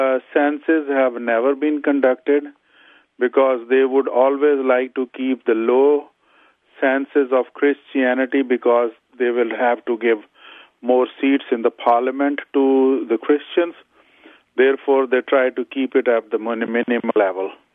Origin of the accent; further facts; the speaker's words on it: Lahore, Punjab, Pakistan; moved away as an adult; also born or lived in Saudi Arabia; ancestors, all forefathers, they converted from Islam to Christianity. But I grew up in Lahore, the main city where I was in having my education.